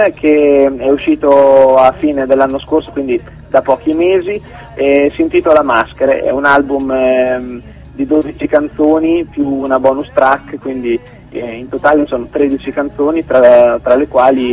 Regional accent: Pesaro, Marche, Italy; perché io sono di Pesaro, quindi abbiamo un rinomato conservatorio qui nella città

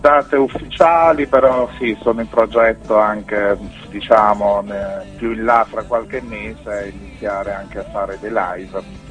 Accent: Bari, Apulia, Italy; now in Bologna, Italy; allora io vengo da Bari, anche se ormai vivo qui a Bologna da 12 anni

